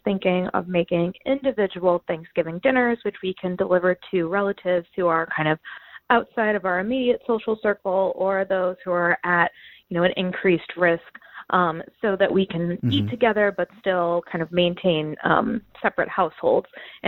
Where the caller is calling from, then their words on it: St. Louis, Missouri, United States; Hello, Splendid Table. I'm calling from St. Louis.